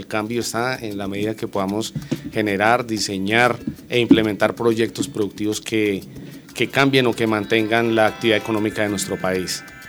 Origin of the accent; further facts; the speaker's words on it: Guateque, Boyacá, Colombia; soy de origen boyacense, de un municipio cuna de nuestro expresidente Enrique Olaya Herrera, el municipio de Guateque, en el departamento de Boyacá